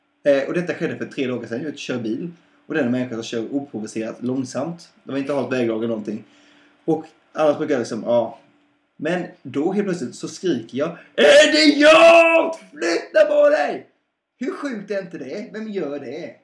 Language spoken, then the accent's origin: Swedish; Småland, Sweden; accent: Småland; Det beror på min småländska.